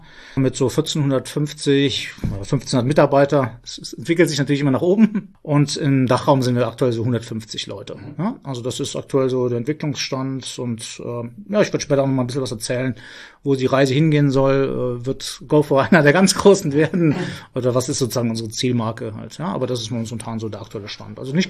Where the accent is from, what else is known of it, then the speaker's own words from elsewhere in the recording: Saarland, Germany; ich bin kein Finne, ja. Ich komme aus dem Saarland.